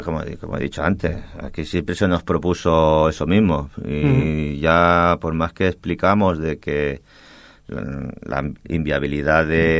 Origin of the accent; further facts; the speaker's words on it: El Prat de Llobregat, Catalonia, Spain; vivimos en el Prat, somos del Prat, conocemos el Prat